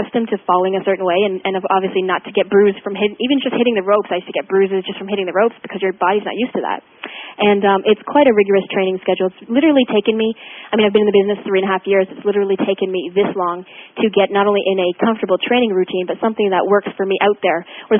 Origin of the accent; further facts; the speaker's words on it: Canada; Of course, I'm not too familiar with your presidents because I'm Canadian.